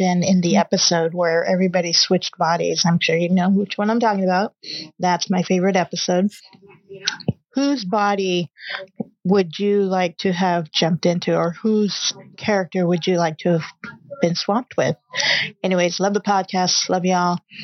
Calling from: San Diego, California, United States; I'm calling from San Diego.

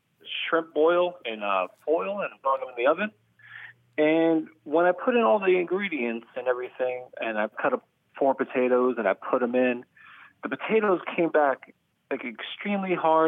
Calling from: Goffstown, New Hampshire, United States; I'm calling from Goffstown, New Hampshire.

